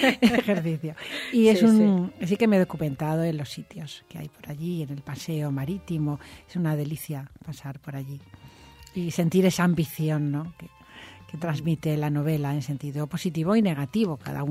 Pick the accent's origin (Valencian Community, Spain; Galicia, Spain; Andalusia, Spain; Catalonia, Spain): Valencian Community, Spain; Valencia; also born or lived in Madrid; cuando yo vivía antes en Madrid, y soy de Valencia, pero... Viví en Madrid y me vine aquí.